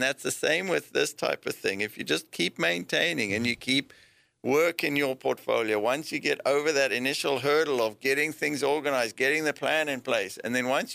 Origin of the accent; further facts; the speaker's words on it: South Africa; because I'm come from South Africa